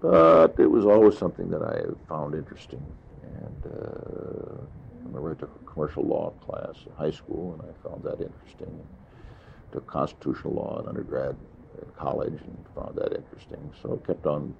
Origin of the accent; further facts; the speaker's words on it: Iowa, United States; also born or lived in Darwin, Minnesota; I was born in Darwin, Minnesota, March 16th, 1926. I was educated in the public schools in Vincent, Iowa, and Eagle Grove, Iowa, for high school